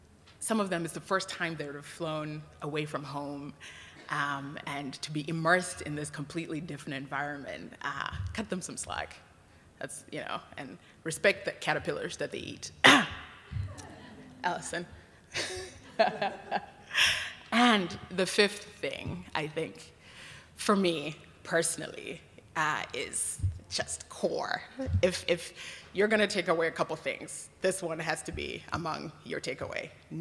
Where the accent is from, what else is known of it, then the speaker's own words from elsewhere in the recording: Zimbabwe; I have, when I've told people and interacted with different people that I'm from Zimbabwe